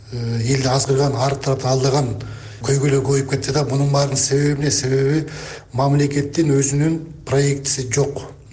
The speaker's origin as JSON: {"language": "Kyrgyz", "town": "Tash-Aryk", "region": "Talas Region", "country": "Kyrgyzstan", "said": "ошо Талас областы, Талас району, Ташарагайдан болом."}